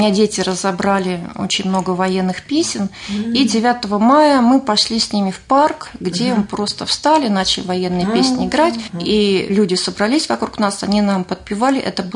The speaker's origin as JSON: {"language": "Russian", "town": "Ramenskoye", "region": "Moscow Oblast", "country": "Russia", "tie": "born there", "said": "Да, я здесь родилась, в Раменском."}